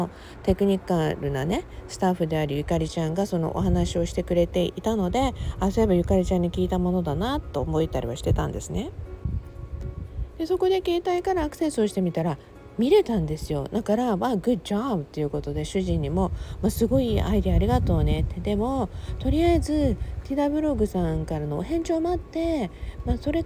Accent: Okinawa, Japan; 私は地元沖縄を応援しようと思い

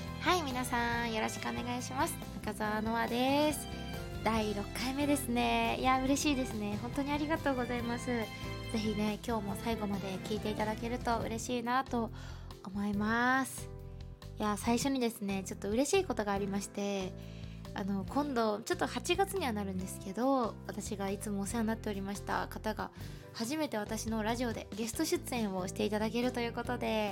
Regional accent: Aichi, Japan; 自分が地元が愛知なので

